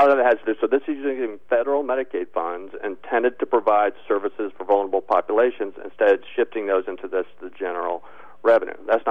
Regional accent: Indiana, United States; Sure, and I'm from Indiana, so this was striking to me too to see what my home state was engaging in.

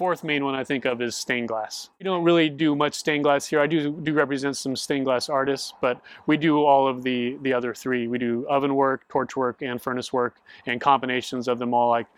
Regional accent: Las Vegas, Nevada, United States; I grew up in Las Vegas, Nevada. I went to University of Nevada, Las Vegas.

